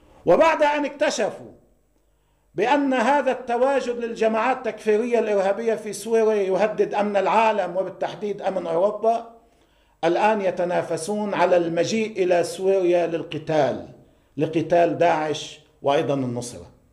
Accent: Lebanon; نجمع كلبنانيين بحسب الظاهر أن لدينا جميعا إرادة جدية بعدم التمديد

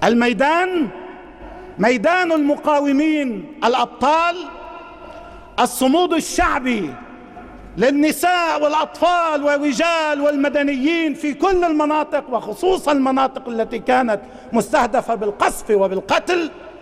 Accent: Lebanon

